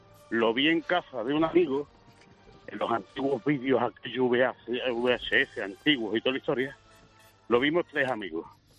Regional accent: Marchena, Andalusia, Spain; yo soy cerca de donde es Naranjo, yo soy de Marchena.

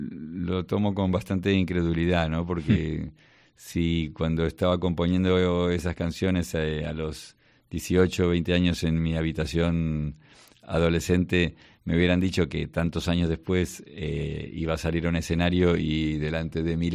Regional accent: Argentina; now in Spain; arranco desde mis abuelos, y toda mi infancia en Argentina, y después cuando vine para España

